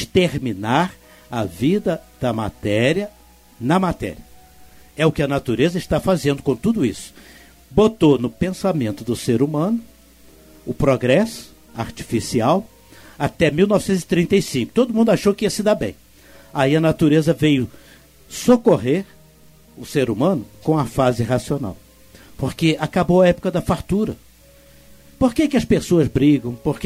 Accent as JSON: {"language": "Portuguese", "country": "Portugal", "tie": "born or raised there", "said": "Eu me lembro da minha avó, fazia isso quando eu era criança, lá na Santa Terrinha."}